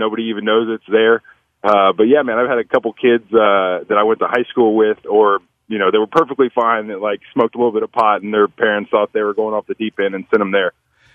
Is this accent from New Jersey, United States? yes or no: no; Kingwood, Texas, United States; Yeah, I grew up in Kingwood, man, my entire life.